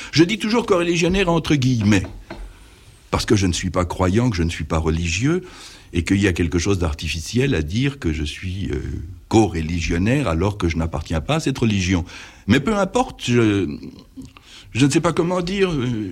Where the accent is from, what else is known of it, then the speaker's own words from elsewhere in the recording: Paris, Île-de-France, France; born there; Bien, eh bien, je suis né à Paris.